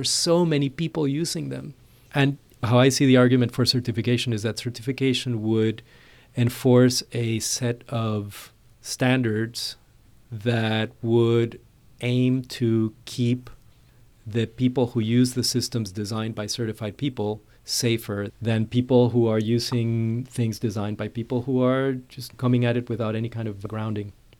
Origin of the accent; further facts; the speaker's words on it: Panama; I was practicing in Panama, in my home country